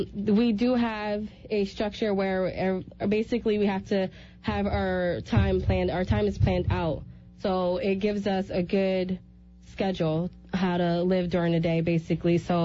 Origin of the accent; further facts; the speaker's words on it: New York, United States; So I'm from New York. I'm not from Connecticut. I'm from New York.